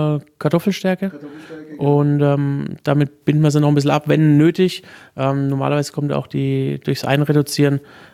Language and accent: German; Würzburg, Bavaria, Germany; Genau, gebürtiger Würzburger.